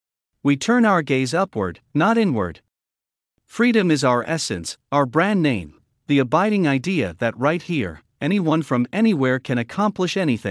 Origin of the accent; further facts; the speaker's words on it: Michigan, United States; the working-class folks I grew up with in Michigan